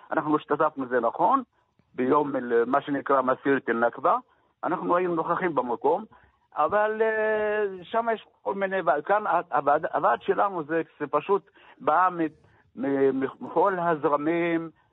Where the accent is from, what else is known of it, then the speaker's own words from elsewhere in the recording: Lajjun, Northern District, Israel; born there; לג'ון זה כפר שאני נולדתי בו בשנת 43